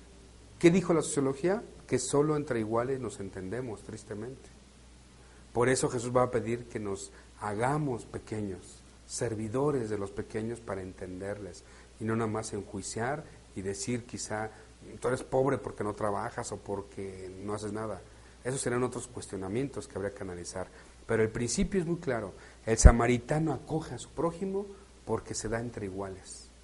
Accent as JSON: {"language": "Spanish", "country": "Mexico", "said": "yo no puedo leer la Biblia como un canadiense o como un alemán, porque no soy alemán y canadiense, soy mexicano, con todos los problemas que tenemos encima."}